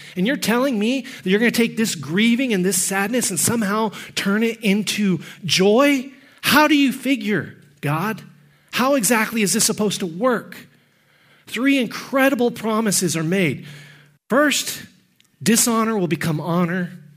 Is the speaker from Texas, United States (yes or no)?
yes; Texas, United States; I'm from Texas. There are many things Texans do. Poetry is not one of them.